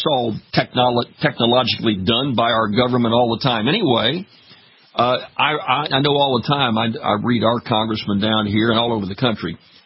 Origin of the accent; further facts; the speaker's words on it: Louisiana, United States; New congressman in my home state down here in Louisiana, his name is Jeff Landry.